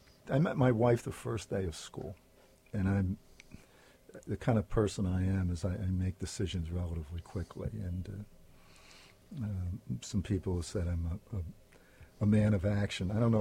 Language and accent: English; Brooklyn, New York, United States; also born or lived in Baltimore; As a kid, I grew up in Brooklyn, Baltimore, and then moved to Brooklyn, New York. So I'm a Brooklyn boy in two senses.